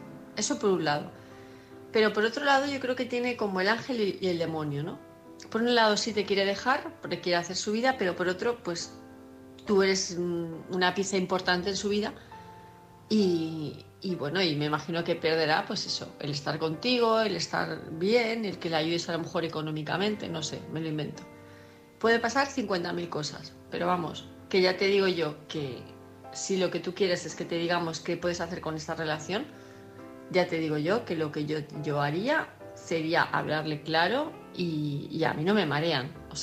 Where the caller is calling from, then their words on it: Palma de Mallorca, Balearic Islands, Spain; de Palma de Mallorca